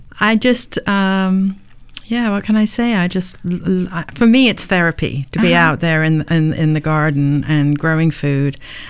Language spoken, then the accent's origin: English; South East England, United Kingdom; In the southeast, in Surrey, south of London.